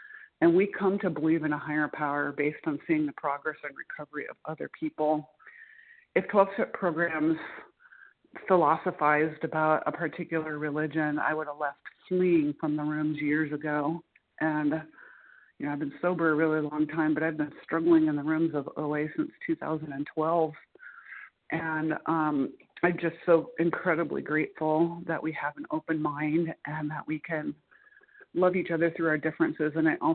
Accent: Muncie, Indiana, United States; I'm from Muncie, Indiana.

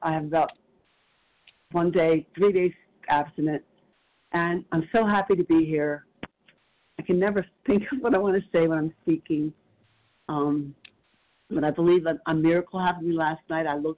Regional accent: Pennsylvania, United States; I'm from Pennsylvania.

